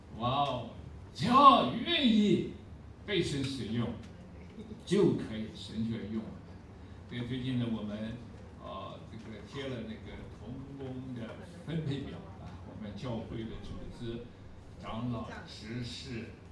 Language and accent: Chinese; China; 身为中国人的骄傲，今天是我们中国人得救的时候到了